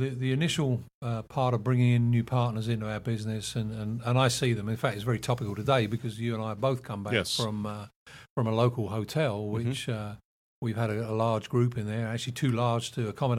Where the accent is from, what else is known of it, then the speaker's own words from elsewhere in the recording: Chicago, Illinois, United States; south side of Chicago.